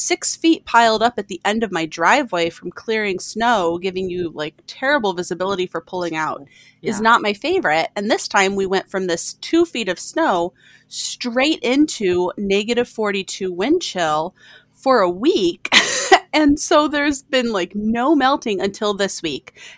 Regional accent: Chicago, Illinois, United States; also born or lived in Bloomington-Normal, Illinois / Ames, Iowa / Iowa City, Iowa; Like I was born in Bloomington Normal in Illinois and then moved north to Chicago. And then I've lived on that line since I was five.

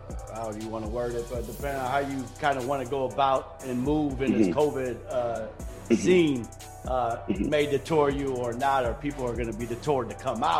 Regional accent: Aurora, Illinois, United States; Man, so I'm in the Chicago suburbs, mostly Aurora, most of my life, especially my adult life. Chicago suburbs, been here, man, I just turned 40 years old, so basically been here my whole life. I like Illinois.

